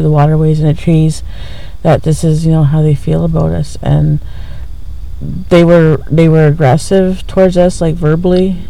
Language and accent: English; Ontario, Canada; because I'm from the Ojibwe Nation, I'm from Northwestern Ontario